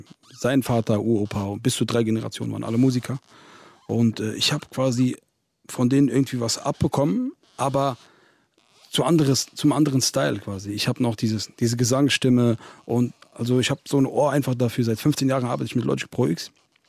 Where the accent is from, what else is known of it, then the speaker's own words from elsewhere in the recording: Frankfurt, Hesse, Germany; Frankfurter Bub. Und in Bockenheim bin ich groß geworden.